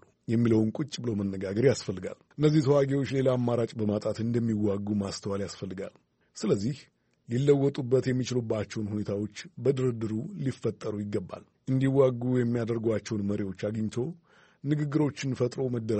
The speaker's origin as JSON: {"language": "Amharic", "country": "Burundi", "tie": "born or raised there", "said": "እኔ ተወልጄ ያደኩት ብሩንዲ ነው።"}